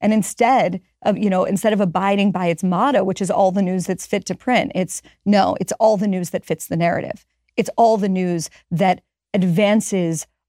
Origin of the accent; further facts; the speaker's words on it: Pittsburgh, Pennsylvania, United States; Because I'm from Pittsburgh, and my mom at that time had a flooring business that took her to, you know, driving an hour, 2 hours outside of Pittsburgh